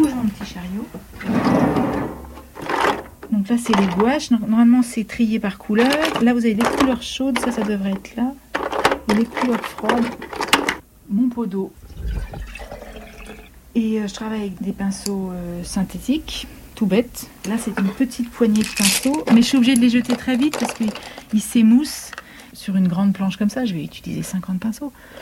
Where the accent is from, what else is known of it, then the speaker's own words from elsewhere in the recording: Provence-Alpes-Côte d'Azur, France; travailler à Paris ou travailler dans mon pays natal, dans les Hautes-Alpes, où il fait très sec